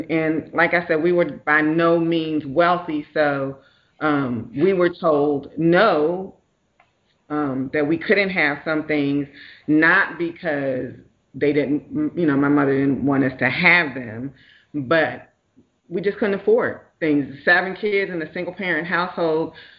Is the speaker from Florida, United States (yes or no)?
no; Washington, District of Columbia, United States; So I grew up in Washington, D.C., and I had 6 siblings, and we were a single-parent household.